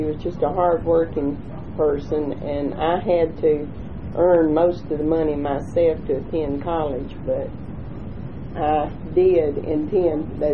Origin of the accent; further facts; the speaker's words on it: United States; I was born in Cherokee County and have lived here most of my life. Well, I would say all my life, even though I taught in another state. And I was born a typical farm girl in 1931